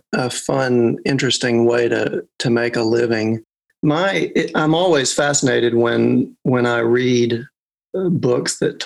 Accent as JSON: {"language": "English", "region": "Arkansas", "country": "United States", "tie": "born or raised there", "said": "So that started in politics back in my home state, which, as you can So you can probably guess is Arkansas."}